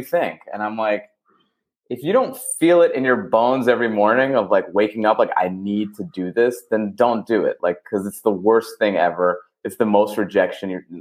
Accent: New York, United States; And we're also both from Long Island, so we know all the same places.

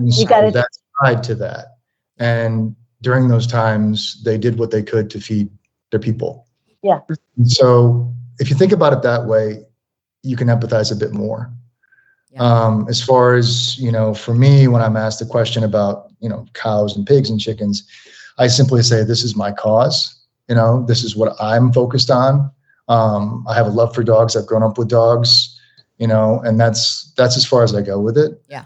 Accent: United States; having spent so much time in Korea as an American, I mean, I literally feel like it's my second home

